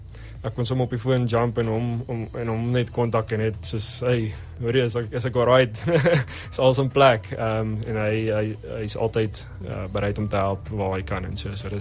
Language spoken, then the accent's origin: Afrikaans; Krugersdorp, Gauteng, South Africa; so ons is van Kreersdorp en ons het daar so op die stadium 3 koffiewinkels wat ons doen